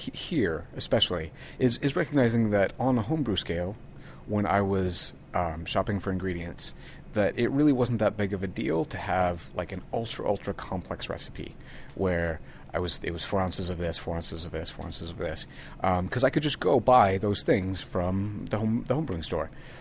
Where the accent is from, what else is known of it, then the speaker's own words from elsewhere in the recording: United States; So, as an American, I feel like if I'm going to call a beer a stout, it's going to have roast barley in it.